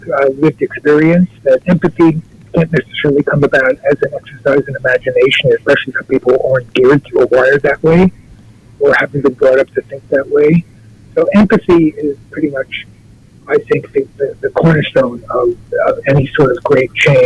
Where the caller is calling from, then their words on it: New York, United States; I'm calling from Long Island.